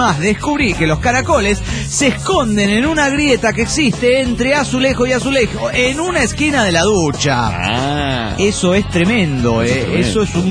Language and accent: Spanish; Playa del Carmen, Quintana Roo, Mexico; de Playa del Carmen, México.